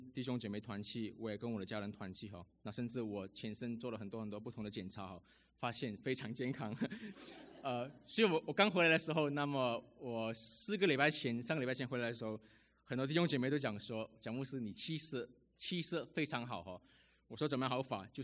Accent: New Zealand; 我认为只要我回到我自己的家乡，只要我见到我的父母亲，只要我回到纽西兰

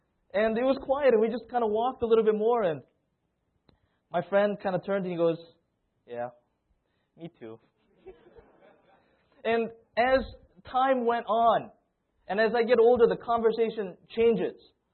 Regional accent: Iowa, United States; And I grew up in the Korean church, and even in Iowa, Korean churches can be pretty Korean.

